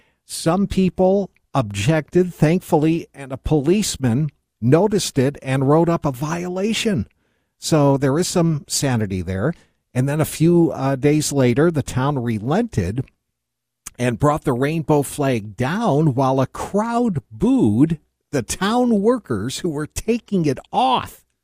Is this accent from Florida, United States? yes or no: no; Webster, New York, United States; near my hometown, Webster, New York.